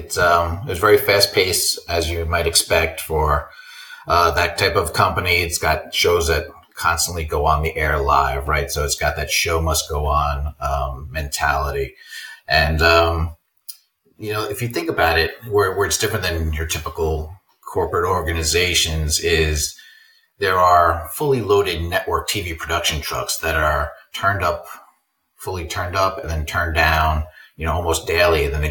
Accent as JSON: {"language": "English", "region": "New York", "country": "United States", "tie": "born or raised there", "said": "I grew up in New York where you learn to be naturally suspicious."}